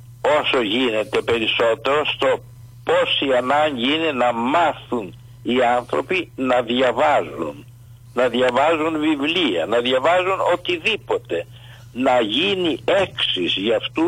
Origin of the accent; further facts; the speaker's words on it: Ermoupoli, South Aegean, Greece; Εγώ γεννήθηκα στην Ερμούλπολη, στη Σύρα.